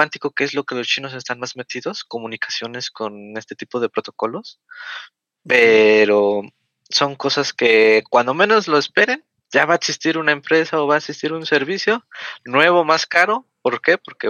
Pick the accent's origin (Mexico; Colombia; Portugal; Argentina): Mexico; puedo resolver esto como mexicano.